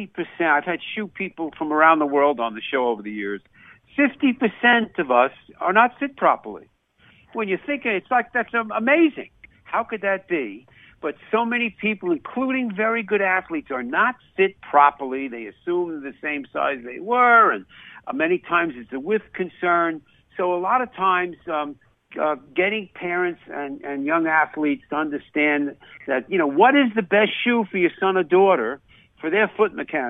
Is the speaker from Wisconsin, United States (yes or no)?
no; Massapequa, New York, United States; I grew up in Massapequa, Long Island.